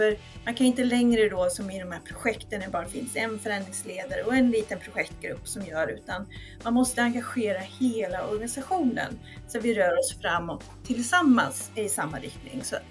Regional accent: Sweden; Jag är västgöte, så för mig är det ju naturligt att vända sig till västkusten, på den västra sidan av Sverige.

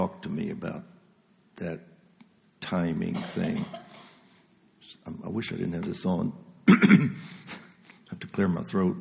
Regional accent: Ohio, United States; I went back to Ohio and I ministered in my hometown.

